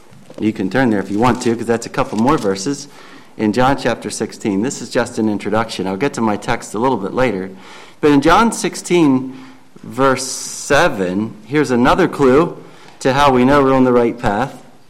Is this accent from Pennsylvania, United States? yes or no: yes; Hollidaysburg, Pennsylvania, United States; And we come from Hollidaysburg.